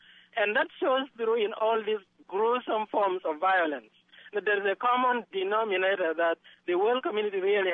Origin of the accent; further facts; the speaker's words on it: Sudan; now in Potsdam, United States; Yes, I'm originally from Sudan.